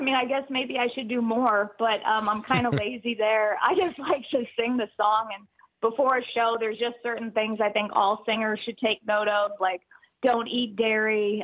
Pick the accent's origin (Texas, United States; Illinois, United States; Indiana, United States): Illinois, United States; Chicago; I grew up in Chicago, Illinois. So we spent summers in Wisconsin.